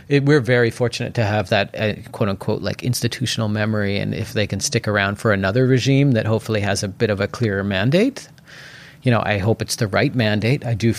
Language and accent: English; Port Moody, British Columbia, Canada; I grew up in Port Moody. I did live briefly in North Van, but the first place I moved into in Yale Town was actually in 1999. So, but then I moved to Mexico and other places too.